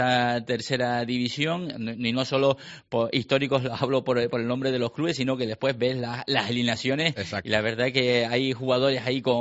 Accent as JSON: {"language": "Spanish", "region": "Canary Islands", "country": "Spain", "said": "como canario quería, ¿no?, que ganase el equipo amarillo"}